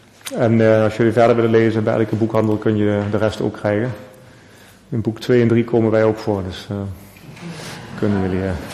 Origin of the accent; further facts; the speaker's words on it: Netherlands; also born or lived in Peru; ik ben wel Nederlander in mijn paspoort, maar ik ben ook geen Peruaan. Dus je hangt er zo'n beetje tussenin.